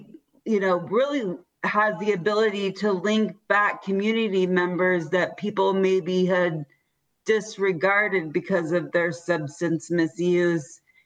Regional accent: Indiana, United States; especially growing up in Indiana

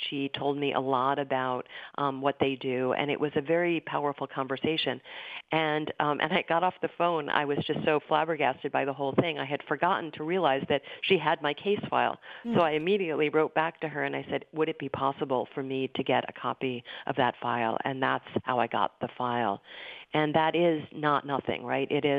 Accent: Dover, Delaware, United States; I'm from Dover, Delaware, and Delaware, as you know, is a small state.

